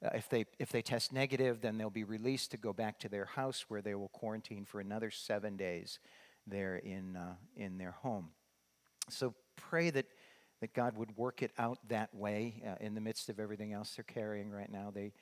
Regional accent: Massachusetts, United States; Because I grew up in Massachusetts, I'm not going to stay home from church just because there's a little snow, right?

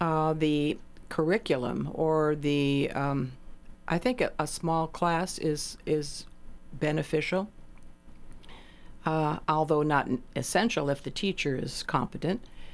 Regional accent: Riverside, California, United States; Well, I grew up in Riverside, California, and I took the bus in from our home, which is 10 miles out of town, walked a mile to the school

